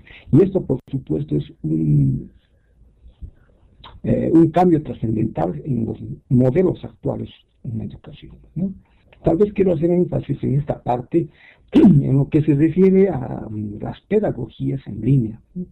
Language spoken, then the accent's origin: Spanish; Bolivia; Yo como boliviano me siento muy mal cuando lo digo esto, que mi país es el que está en el último lugar